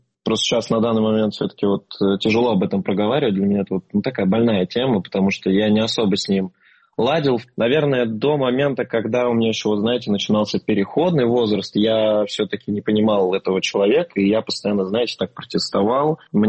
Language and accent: Russian; Mikhaylovka, Volgograd Oblast, Russia; Мы все из Волгоградской области, город Михайловка. Я там родился, мама там родилась.